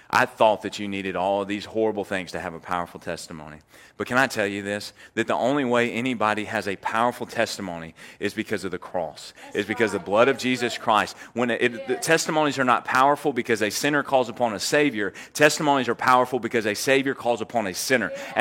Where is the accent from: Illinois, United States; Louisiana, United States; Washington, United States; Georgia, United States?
Louisiana, United States; Ruston; I moved back to my hometown of Ruston, caught another job in the oil field.